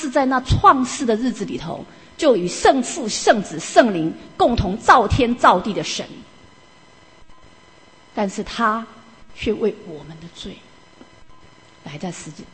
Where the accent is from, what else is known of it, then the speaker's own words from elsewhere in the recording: Taiwan; 你知道我们中国人，我们亚洲人，我们有很多不同的信仰的背景。我们以前在台湾的时候